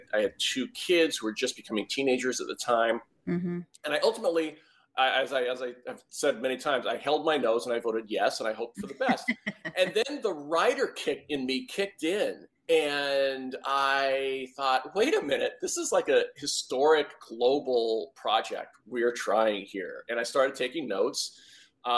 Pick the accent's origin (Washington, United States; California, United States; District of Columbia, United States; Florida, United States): Washington, United States; And then in 2012, my home state, Washington, decided to legalize cannabis for all adults.